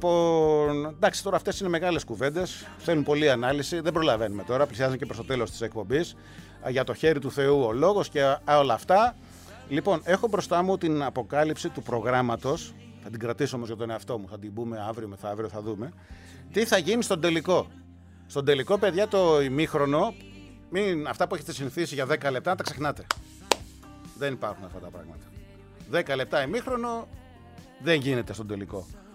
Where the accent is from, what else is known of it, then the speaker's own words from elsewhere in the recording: England, United Kingdom; Greek is a second language; Είμαι Αγγλίδα και το γεγονός ότι η Αγγλία έφτασε στα ημιτελικά είναι σπουδαίο.